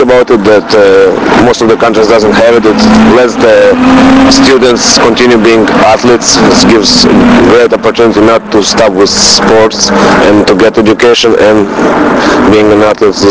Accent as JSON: {"language": "English", "country": "Israel", "said": "I'm from Israel. We never had a huge team"}